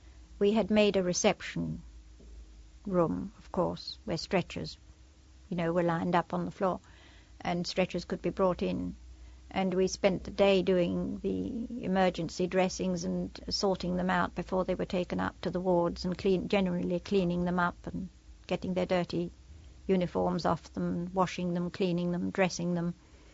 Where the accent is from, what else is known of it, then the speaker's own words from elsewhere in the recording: United Kingdom; In fact, we were ashamed of being British, because we could see no British soldiers, airmen.